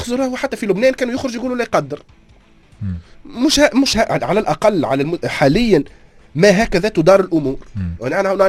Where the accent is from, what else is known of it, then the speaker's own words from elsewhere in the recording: Tunisia; عندنا في تونس كفاءات